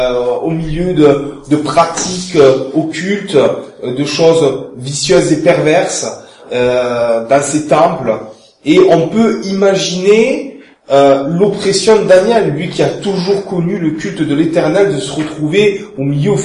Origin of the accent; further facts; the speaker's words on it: Albi, Occitanie, France; accent: Toulouse, Albi; mon accent soit chantant, ce n'est pas l'accent marseillais, c'est l'accent toulousain, albigeois plus précisément.